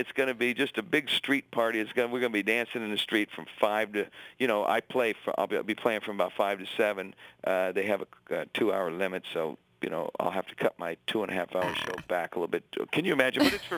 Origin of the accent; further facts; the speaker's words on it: San Francisco, California, United States; Hell yes. Come on, it's my hometown.